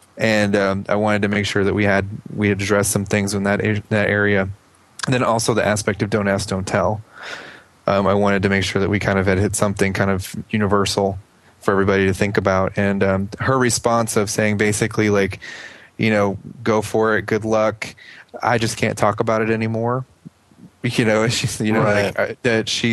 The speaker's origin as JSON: {"language": "English", "town": "Nashville", "region": "Tennessee", "country": "United States", "said": "I've had connection with her in the past because I'm from the Nashville area."}